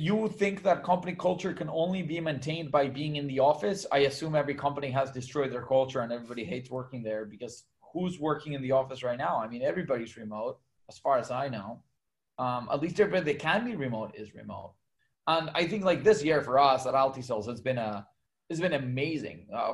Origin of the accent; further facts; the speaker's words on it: Bolivia; also born or lived in Mexico / Costa Rica / Germany; now in United States; Now, I was born and raised in Bolivia. I lived in Mexico and Costa Rica and Germany. I've traveled to 44 countries.